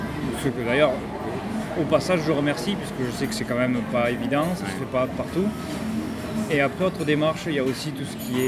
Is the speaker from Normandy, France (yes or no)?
no; Toulouse, Occitanie, France; Alors, je viens de Toulouse, en France, n'est-ce pas?